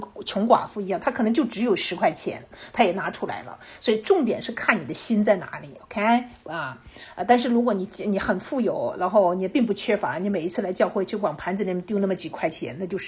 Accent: China; 我们中国人常常有一个错误的观点

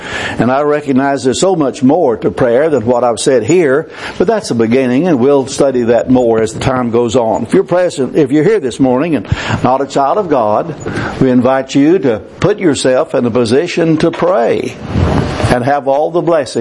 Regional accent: United States; And as an American, we ask for a lot of physical things. We are rich.

